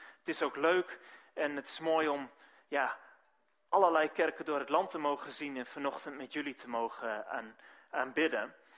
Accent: Delft, South Holland, Netherlands; also born or lived in Maastricht; Ik kom een beetje uit Oost-Nederland. Ik ben in Delft opgegroeid, maar heel lang het zuiden gediend.

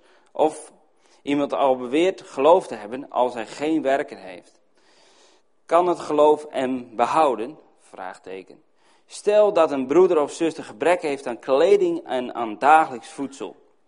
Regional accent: Urk, Flevoland, Netherlands; also born or lived in Spakenburg; Ik kom uit Spakenburg. Ik ben geboren getogen in Urk. Op Urk, zo je wil.

